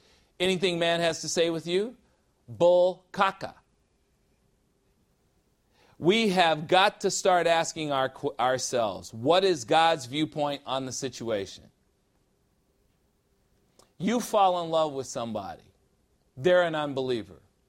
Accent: Illinois, United States; but I am from Illinois, and I think now that I've said that, they will understand why I'm saying this, right? Because Illinois and Wisconsin, we don't, you know, we just don't get along.

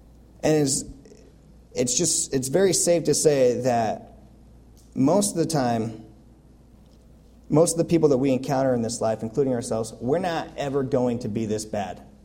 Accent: Oregon, United States; Of course, I am from Oregon, so.

